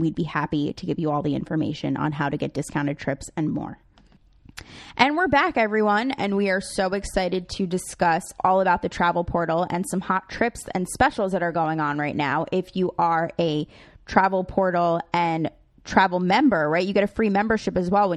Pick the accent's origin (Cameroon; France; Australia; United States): United States; New York; I'm biased because I'm from New York